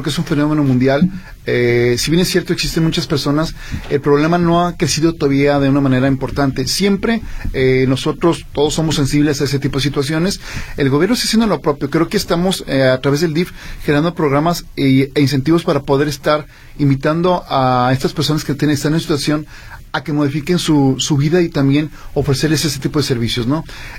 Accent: Guadalajara, Jalisco, Mexico; con todo el amor que le tengo a Guadalajara. Soy tapatío desde muchos años, desde no más hace 47.

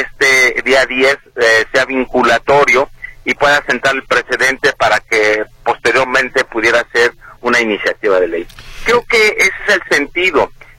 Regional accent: Jalisco, Mexico; como militante de Morena, como jalisciense, como mexicano, como empresario

